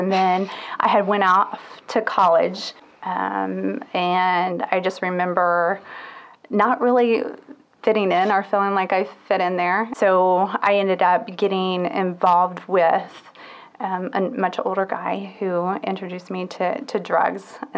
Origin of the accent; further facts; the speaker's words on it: Crawfordsville, Indiana, United States; I'm from Crawfordsville. Born and raised here. I am a social worker here in town.